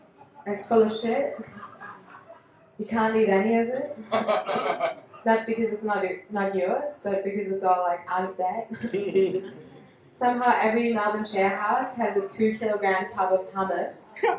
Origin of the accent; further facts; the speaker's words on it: Germany; first language German; English is a second language; moved away as an adult; now in Australia; I'm from Germany. I moved to Australia around 4 years ago now. And there are a lot of things that I had to learn when I arrived here. First of all, of course, English.